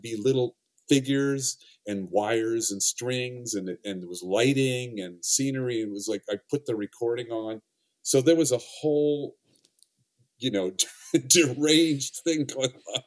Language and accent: English; Seattle, Washington, United States; That was in Seattle. I grew up in Seattle, Washington.